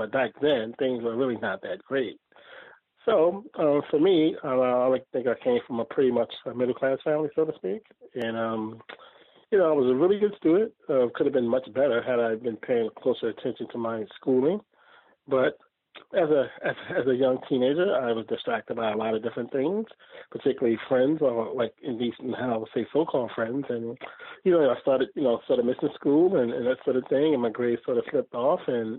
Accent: Brooklyn, New York, United States; also born or lived in South Carolina; I was born in the South. I was born in South Carolina. I came to New York when I was about 6 months old or so.

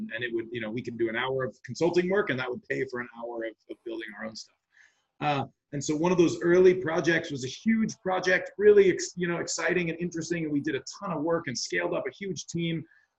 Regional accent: California, United States; So I grew up in Silicon Valley and was up there for 20 years before coming down here with a brief stint in Colorado. And, you're raised in Northern California to hate it down here.

